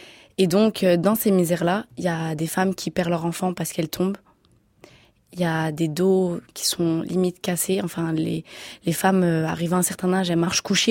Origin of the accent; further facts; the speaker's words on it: Morocco; Donc moi, je suis originaire du Maroc